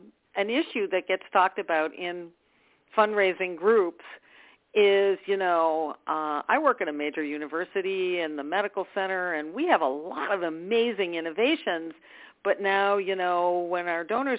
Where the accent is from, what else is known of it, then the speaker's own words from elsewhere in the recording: Rochester, New York, United States; I'm from Rochester, New York, so I know the tale.